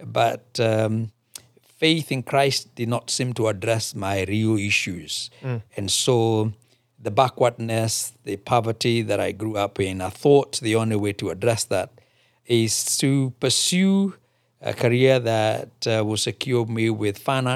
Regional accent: Kiangondu, Nyeri County, Kenya; I was born in Central Kenya, specifically in a place called Kiangondu, which is a village in Nyeri County. Grew up there, humble background. My father and mother are believers, so I'm the third generation believer within our family

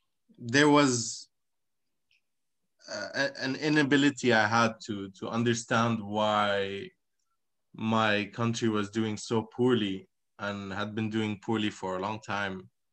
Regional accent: Abu Dhabi, United Arab Emirates; now in Spain; I'm Lebanese, born and raised in Abu Dhabi, unfortunately. And I've been living in Spain for approximately 7 years.

